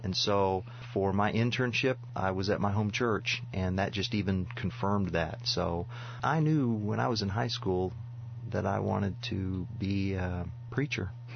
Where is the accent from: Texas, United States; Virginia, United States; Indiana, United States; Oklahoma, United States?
Oklahoma, United States; Tulsa; Well, I grew up in Tulsa, Oklahoma